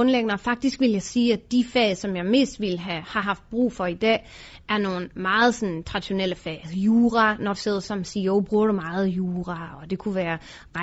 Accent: Aalborg, North Denmark Region, Denmark; Jeg voksede op i Aalborg

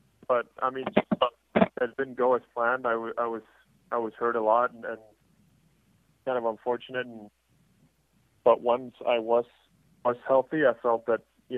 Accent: Sweden; English is a second language; now in Washington, United States; I played center when I came from Sweden, and then I think my first year or two in Washington, I was center.

